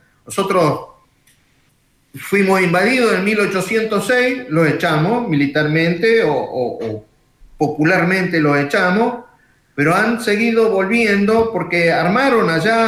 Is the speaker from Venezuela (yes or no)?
no; Argentina; Estoy muy orgulloso de ser argentino. Yo soy recién segunda generación de argentino. Mi viejo es el primer argentino. Y mis abuelos ya son españoles.